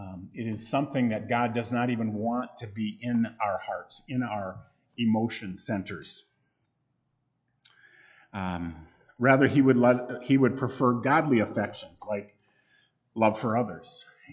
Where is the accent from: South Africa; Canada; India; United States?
United States; Michigan; I went to school in Michigan. I grew up in Michigan.